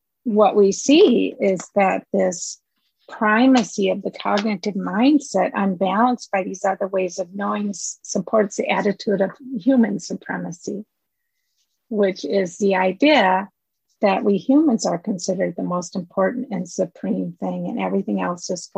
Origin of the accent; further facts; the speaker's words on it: Minnesota, United States; So I'm from Minnesota, really connect with this.